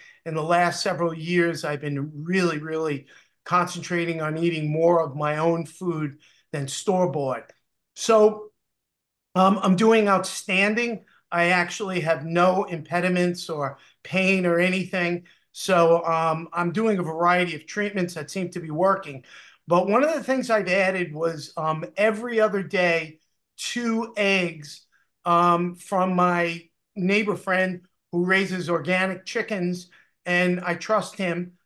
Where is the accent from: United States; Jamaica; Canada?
United States; Huntington, New York; Huntington, Long Island, New York.